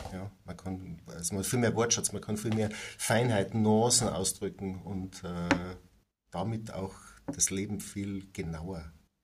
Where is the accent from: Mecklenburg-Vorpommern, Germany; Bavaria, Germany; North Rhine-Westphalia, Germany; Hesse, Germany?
Bavaria, Germany; Mainburg; accent: West Lower Bavarian; aber ich würde es mal als Westniederbayerisch bezeichnen, was von der Herkunft her an einer Grenzregion liegt. Ja, also ich komme aus Mainburg und das ist so zwischen Ober- und Niederbayern auch historisch, sprachhistorisch genauso.